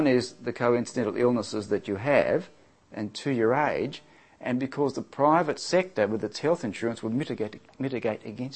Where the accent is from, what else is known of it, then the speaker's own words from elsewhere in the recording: Papua New Guinea; I was in New Guinea. I grew up in Papua New Guinea, and that's why my appearance is as it is today.